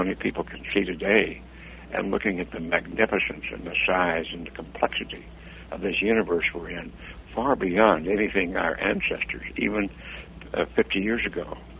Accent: Roswell, New Mexico, United States; I grew up in Roswell, New Mexico

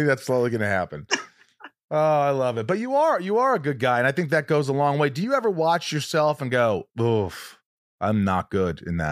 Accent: Indiana, United States; Why does it always go back to that accent? I grew up in Indiana

